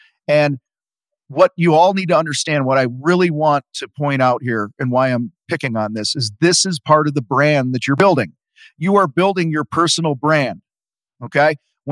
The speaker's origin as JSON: {"language": "English", "town": "Wheaton", "region": "Illinois", "country": "United States", "tie": "born or raised there", "said": "Because I grew up in Wheaton, so I know that."}